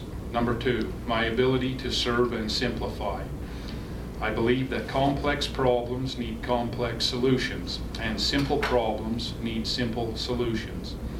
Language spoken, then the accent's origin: English; Utah, United States; a resident of the town of Daniel and have made the town my personal home since 2014. I was raised in Heber Valley on 600 West and 700 South and now live on 3000 South at nearly the same 600 West coordinate, just 23 blocks south of my childhood home.